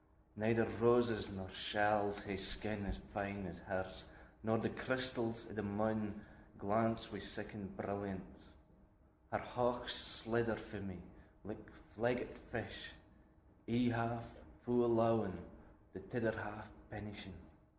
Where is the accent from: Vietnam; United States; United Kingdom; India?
United Kingdom; Shetland, Scotland; I mean, my perspective is I'm from Shetland.